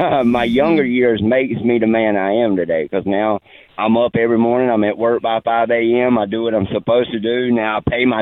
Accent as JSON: {"language": "English", "town": "Greenville", "region": "South Carolina", "country": "United States", "said": "I'm from Greenville. So if y'all, and I'm sure I always hear y'all talk about Poe Mill and Judson, and I'm from around the Dunning and the Welcome area and Piedmont area."}